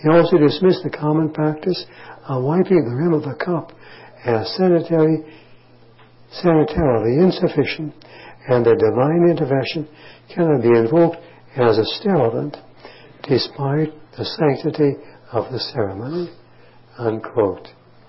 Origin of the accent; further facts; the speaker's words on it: Pittsburgh, Pennsylvania, United States; born there; And how well I know the Diocese of Pittsburgh. I was born in the Diocese of Pittsburgh.